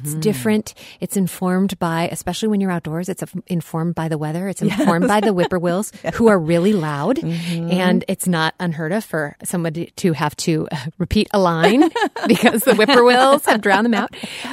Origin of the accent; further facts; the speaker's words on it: Platteville, Wisconsin, United States; I grew up in Platteville, and the Wisconsin Shakespeare Festival was there.